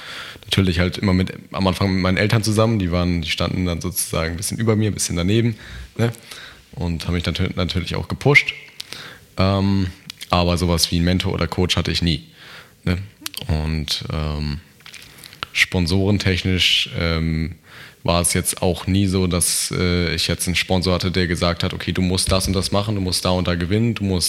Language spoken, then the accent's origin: German; Northern Germany, Germany; hier als Norddeutscher, würde ich sagen, ja, auf jeden Fall.